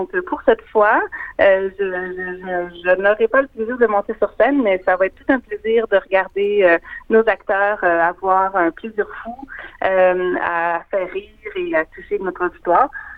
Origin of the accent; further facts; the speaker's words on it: Quebec, Canada; now in Australia; Moi, vous l'avez peut-être deviné, je ne viens pas de France, je suis québécoise.